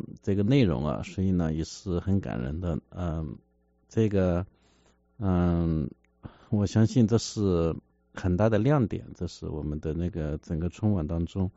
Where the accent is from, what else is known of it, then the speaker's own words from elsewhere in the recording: Suzhou, Jiangsu, China; 因为这个是我家乡的就是一个艺术形式苏州评弹